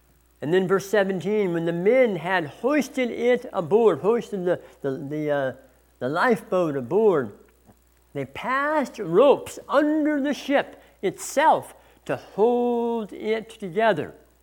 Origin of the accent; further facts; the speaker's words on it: San Diego, California, United States; I think back to my years growing up in San Diego